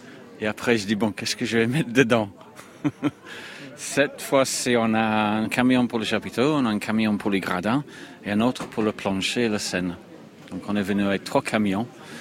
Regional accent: Toulouse, Occitanie, France; Non, moi je viens de Toulouse.

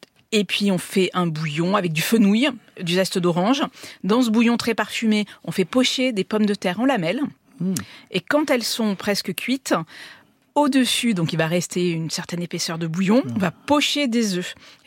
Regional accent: Marseille, Provence-Alpes-Côte d'Azur, France; Alors, moi, je suis marseillaise, alors j'ai tendance à un peu abuser

